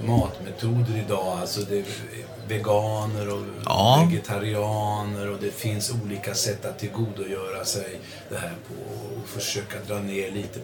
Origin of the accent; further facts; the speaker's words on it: Örebro, Örebro County, Sweden; Jag har ju åkt och pendlat mellan min hemstad Örebro och Brevens bruk.